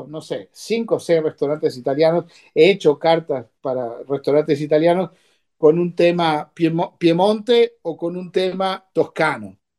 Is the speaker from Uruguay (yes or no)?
yes; Uruguay; born there; Uruguay entre Viñas, me encanta, porque es el país donde yo nací